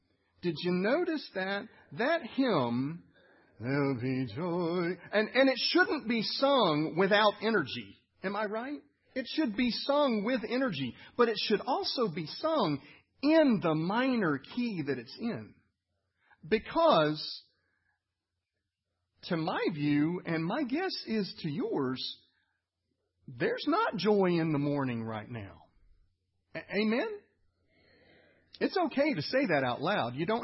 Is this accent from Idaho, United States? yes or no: no; Roswell, Georgia, United States; I remember being about 8 years old in my home church in Roswell, Georgia. I grew up in Roswell Presbyterian Church